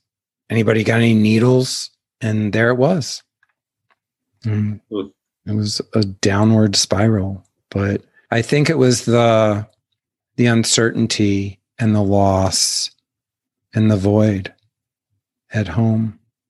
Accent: Baltimore, Maryland, United States; And I grew up in Baltimore City and a lot of shit was flying around.

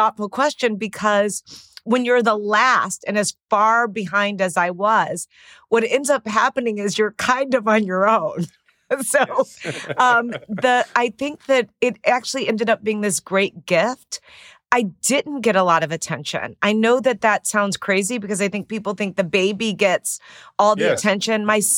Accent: Chicago, Illinois, United States; I was from Chicago, and you know, it seemed like I would go to a big city like Columbia

